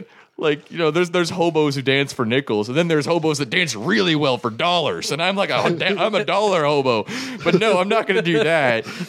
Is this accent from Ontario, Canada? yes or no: yes; Oakville, Ontario, Canada; now in Winnipeg, Canada; I'm not from Winnipeg originally. I'm from a small suburban squalor called Oakville, Ontario